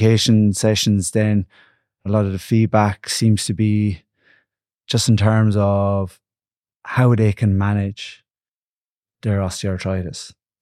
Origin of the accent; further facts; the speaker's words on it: Kilkenny, Leinster, Ireland; moved away as an adult; now in Limerick, Ireland; I'm originally from Kilkenny, and I came to Limerick over 20 years ago now, studying sports and exercise science here in the University of Limerick.